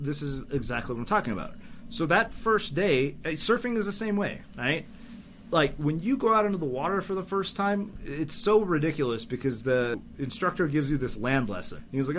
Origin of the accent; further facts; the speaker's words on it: Canada; I grew up in Canada.